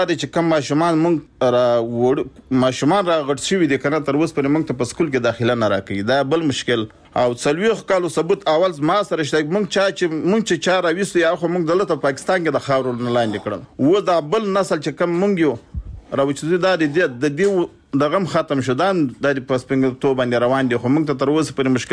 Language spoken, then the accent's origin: Pashto; Takhar, Afghanistan; مونږ ولایت تخار